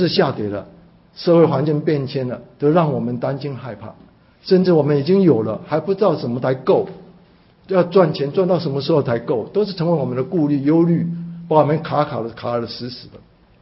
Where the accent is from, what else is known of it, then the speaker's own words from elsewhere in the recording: Chiayi, Taiwan; 那有一次我到另外一个比较东，我们叫东市场，比较大的，我们在嘉义市城门外的